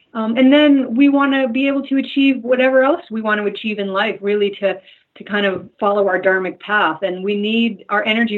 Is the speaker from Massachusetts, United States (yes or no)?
yes; Worcester, Massachusetts, United States; also born or lived in Canada; I'm from Worcester, Mass.